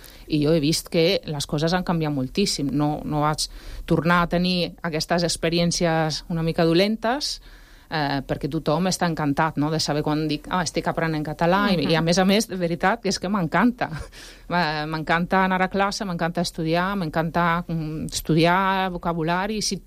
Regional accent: Italy; Catalan is a second language; No és una llengua oficial, aleshores no és el mateix, però tothom parla dialecte al meu poble. Jo mai he parlat italià amb els meus pares, amb els meus amics, i la cosa curiosa és que té una musicalitat que s'assembla molt a la del català.

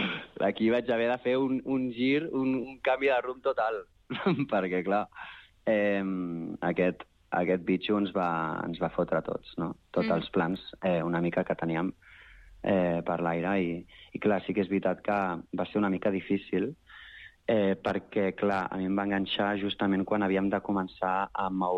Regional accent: Sabadell, Catalonia, Spain; born there; poder fer alguna actuació a Sabadell, que és la meva ciutat natal i estimada

